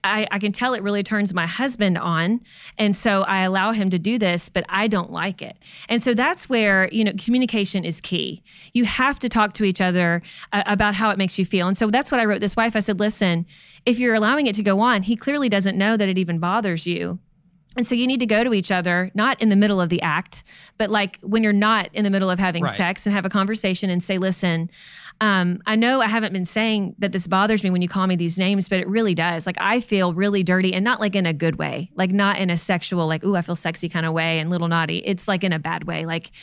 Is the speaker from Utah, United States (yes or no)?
no; Kentucky, United States; And some of you may say, we're from Kentucky originally. We say cussing.